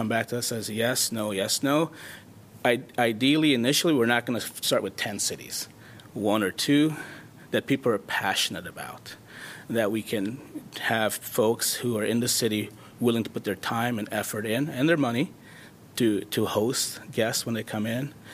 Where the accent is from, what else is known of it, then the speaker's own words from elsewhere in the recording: Muscatine, Iowa, United States; now in Iowa City, United States; I'm from Iowa City. I grew up in Muscatine, Iowa.